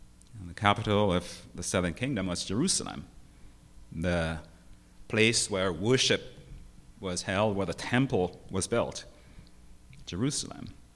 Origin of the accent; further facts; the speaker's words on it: Grenada; moved away; also born or lived in New York / Toronto / Mississauga / Stouffville; I moved from Grenada to New York, New York to Toronto, Toronto to Mississauga, Mississauga back to Toronto, Toronto to Stouffville, Stouffville to Toronto, and back to New York, and back and forth.